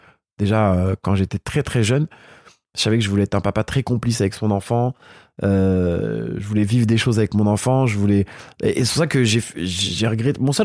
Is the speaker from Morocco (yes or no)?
yes; Morocco; je suis marocain